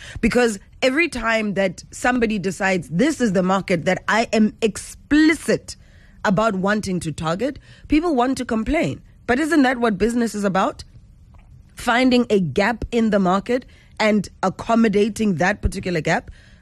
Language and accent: English; Benoni, Gauteng, South Africa; Just because I'm from Benoni, I can prat.